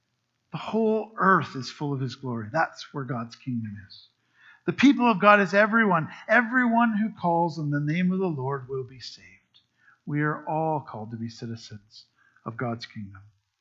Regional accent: Canada; We are Canadian, and we identify ourselves as a collective under the rule of our Constitution.

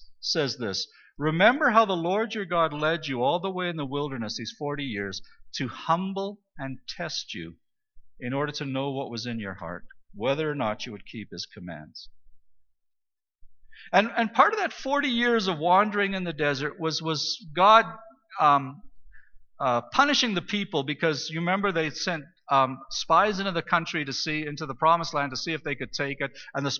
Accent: Saskatchewan, Canada; Well, I grew up in Saskatchewan.

